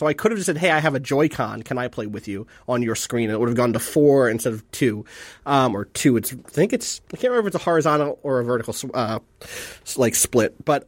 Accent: New Jersey, United States; I'm from New Jersey. I'm from the East Coast.

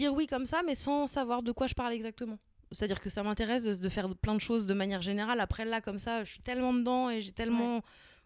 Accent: Brittany, France; je suis allée fêter mon anniversaire avec Sophie-Marie Laroui chez moi, en Bretagne.

